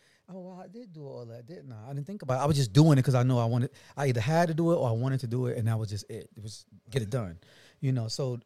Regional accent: Brooklyn, New York, United States; I am a black man from Brooklyn, New York.

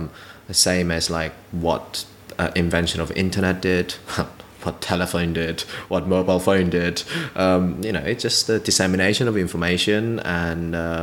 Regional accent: United Kingdom; I mean, we are fairly British about things.

